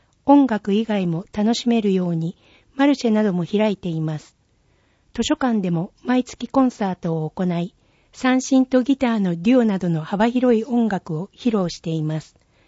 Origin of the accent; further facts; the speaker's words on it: Mihara, Hiroshima, Japan; also born or lived in Kyoto / Aichi / Kanagawa; 私は18歳まで三原で育ち、その後は進学、就職で京都、愛知、神奈川に住み、32歳の時に三原へ U ターンしてきました。